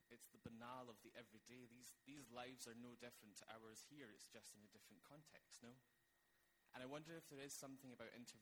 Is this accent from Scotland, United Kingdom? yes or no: yes; Scotland, United Kingdom; accent: Scottish; is my Scottish accent okay for everyone to understand?